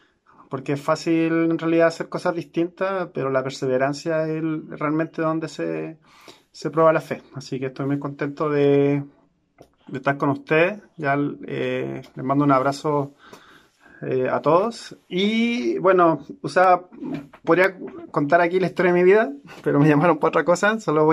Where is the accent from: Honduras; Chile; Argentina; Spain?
Chile; Valparaíso; also born or lived in Mexico; Ya soy de acá de Chile, de Valparaíso. Mi esposa es mexicana. Yo viví 7 años en México